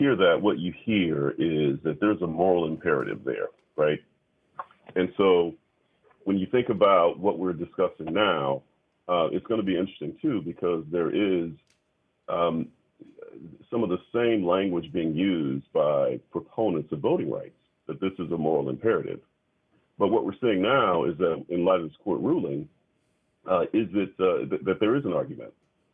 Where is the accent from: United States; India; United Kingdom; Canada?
United States; the South; If you are here in the South, I'm a Southerner, it's hard to walk away from our history.